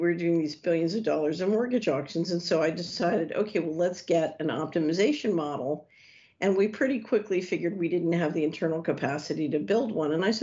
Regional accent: New York, United States; Of course I can. I'm from New York. In New York, everything always started with yes.

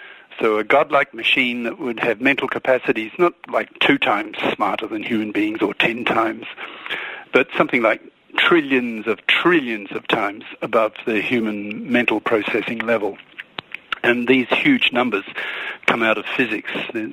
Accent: Australia; also born or lived in England / Utah; now in United States; I've lived in 3 English-speaking countries. So I grew up in Australia. My second country was England. So I lived there long enough to take out British citizenship. So I'm a dual citizen.

